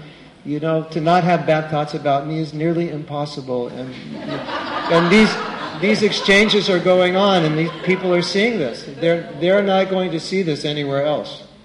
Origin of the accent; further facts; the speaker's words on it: United States; Of course, this you don't do this, but I'm American, so I do this.